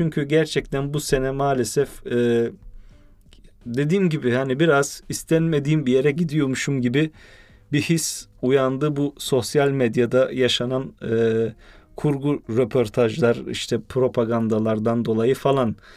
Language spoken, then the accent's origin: Turkish; Türkeli, Sinop, Turkey; Yani baktığımız zaman ben bu sene tatilim için memleketim Sinop Türkeli'ne gideceğim.